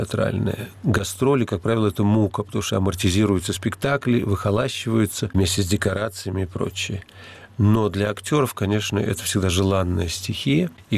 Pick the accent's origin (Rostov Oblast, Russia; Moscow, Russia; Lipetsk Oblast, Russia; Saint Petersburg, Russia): Moscow, Russia; moved away as an adult; Я был москвич от костей до костей и мечтал вырваться из Москвы.